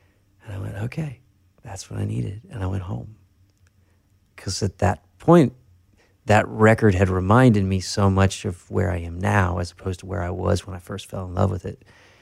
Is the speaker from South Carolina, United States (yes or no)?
no; Tennessee, United States; Well, yeah, I grew up in Tennessee from 3 to 17, yeah.